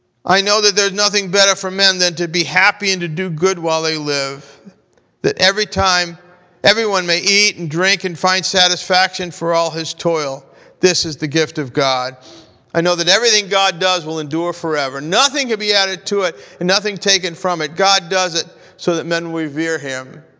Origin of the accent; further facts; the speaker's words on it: Scotland, United Kingdom; I am Scottish.